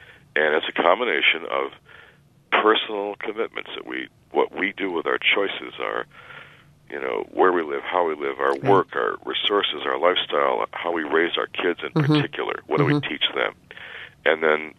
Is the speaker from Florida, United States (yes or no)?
no; Detroit, Michigan, United States; First of all, Floyd, I'm from Detroit, and I've been to Marquette in the Upper Peninsula.